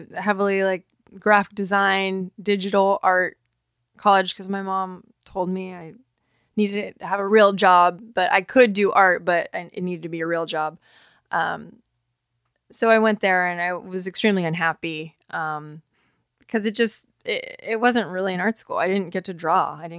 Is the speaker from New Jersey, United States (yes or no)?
no; San Diego, California, United States; That grew up in San Diego and surfing was what you did.